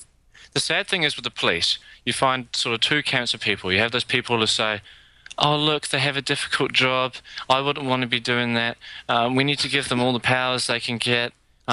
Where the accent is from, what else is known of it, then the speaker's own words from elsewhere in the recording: London, United Kingdom; now in New Zealand; Sadly, from my hometown of London, they come to New Zealand